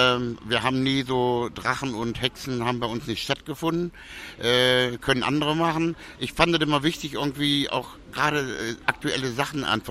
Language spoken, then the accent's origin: German; Germany; ich sehe mich auch immer so als Weltbürger. Ja, Deutschland ist zwar meine Heimat, aber ich kann auch genauso gut, weil ich ja teilweise auch in St. Petersburg leben oder ich wohne auch in Ibiza.